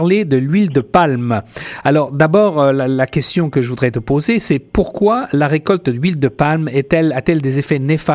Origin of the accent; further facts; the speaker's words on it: France; comme tu le sais, je suis originaire de France